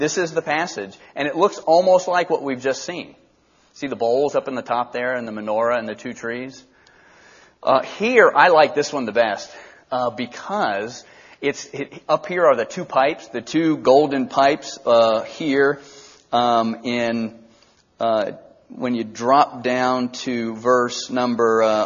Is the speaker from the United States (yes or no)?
yes; Valdosta, Georgia, United States; I grew up in Valdosta, Georgia.